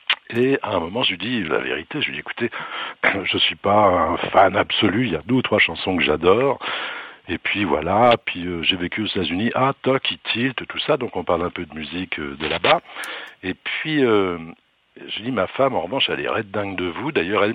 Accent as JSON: {"language": "French", "town": "Évreux", "region": "Normandy", "country": "France", "tie": "born there", "said": "Mais moi, je suis né à Évreux à côté d'une base aérienne."}